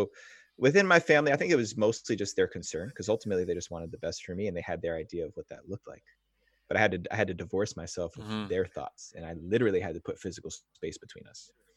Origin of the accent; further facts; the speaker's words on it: New Jersey, United States; My whole family lives on the East Coast. I was born and raised in New Jersey, with the New York City skyline about 7 miles away.